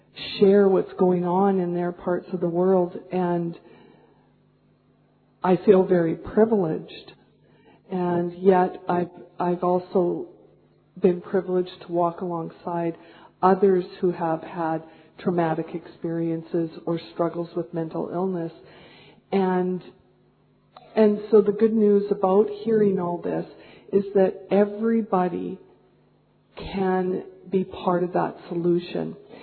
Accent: Canada; I come from Canada, and I've worked for 35 years in mental health and psychiatry

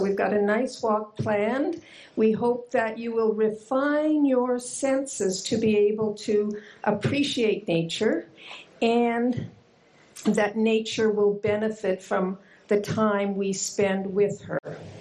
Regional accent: Canada; I'm from Canada.

